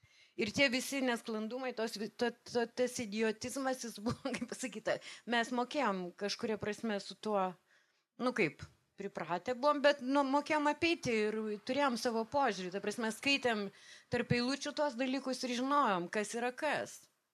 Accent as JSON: {"language": "Lithuanian", "town": "Kaunas", "region": "Kaunas County", "country": "Lithuania", "said": "O beje, aš tai esu kaip kaunietė ir man aš niekur kitur nenorėjau grįžti. Mano Kaunas, mano miestas, mano čia širdis ir tikrai nenorėjau, niekada nenorėjau gyvent Vilniuje."}